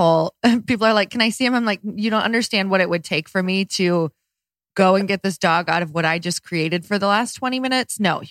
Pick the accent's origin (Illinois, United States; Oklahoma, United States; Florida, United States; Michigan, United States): Michigan, United States; And like, oh, I've never seen stars like that in my entire life. And I'm from Upper Michigan.